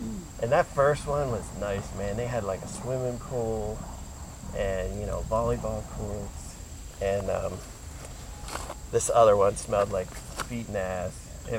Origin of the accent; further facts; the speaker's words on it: Altoona, Pennsylvania, United States; I grew up in Altoona, you know, as a latchkey kid, like you said, and like walked the entire city